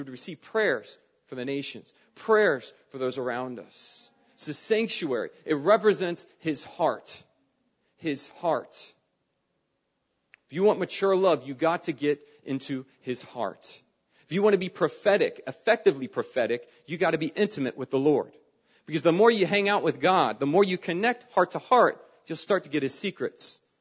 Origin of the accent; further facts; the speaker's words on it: East Coast, United States; And I grew up in the East Coast.